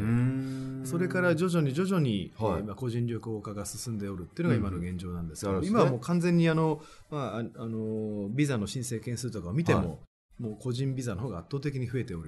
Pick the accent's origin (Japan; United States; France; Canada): Japan; Yokohama, Kanagawa; でも例えば僕は横浜出身なので、はい、横浜のこと言えますけど